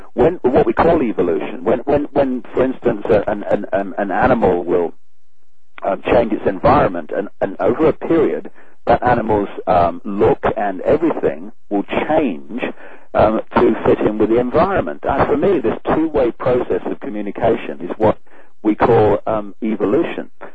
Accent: Leicester, East Midlands, United Kingdom; born there; I was born in Leicester, and this is who I am.

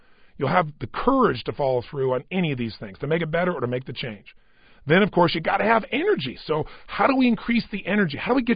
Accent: Azusa, California, United States; I'm a kid from Azusa, if you know where that is, California. It's not a big, giant place.

